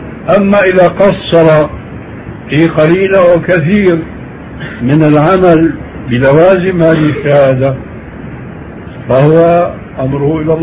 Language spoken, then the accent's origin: Arabic; Syria; قد يفهم بعض الناس كما هو الواقع في كثير من البلاد خاصة عندنا في سوريا